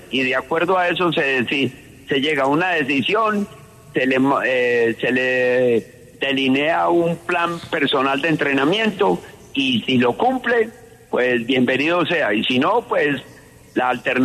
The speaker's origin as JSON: {"language": "Spanish", "country": "Colombia", "said": "yo quiero trabajar en Colombia, en mi país querido."}